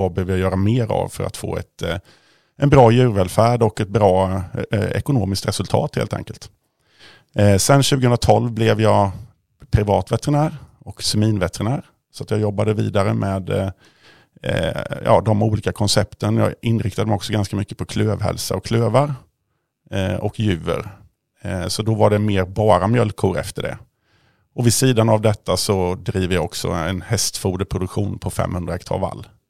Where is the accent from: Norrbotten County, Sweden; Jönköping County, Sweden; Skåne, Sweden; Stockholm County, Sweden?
Jönköping County, Sweden; Gränna; now in Uppsala, Sweden; Ja, jag kommer ursprungligen från Gränna, så att det är inte så långt ifrån Linköping. Numera bor jag uppe utanför Uppsala